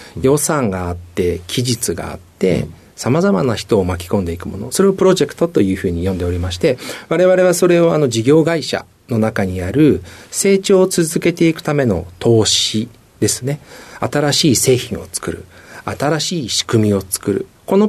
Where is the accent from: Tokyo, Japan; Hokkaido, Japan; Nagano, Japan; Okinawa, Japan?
Tokyo, Japan; 出身は東京になります。